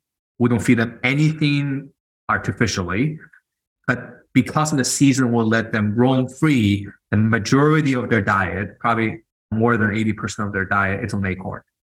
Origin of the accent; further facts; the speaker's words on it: Spain; I'm Chinese. And what's interesting, I mean, being Chinese growing up in Spain